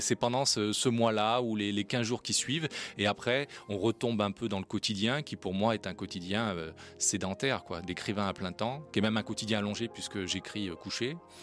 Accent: Lyon, Auvergne-Rhône-Alpes, France; born there; je suis né à Lyon, c'était la région Rhône-Alpes et guère au-delà.

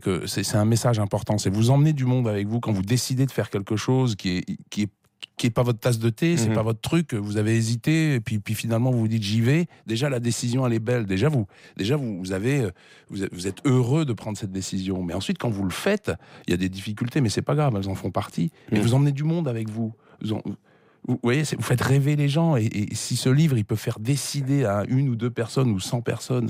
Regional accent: Toulon, Provence-Alpes-Côte d'Azur, France; Nous, on est de Toulon, on est du sud de la France

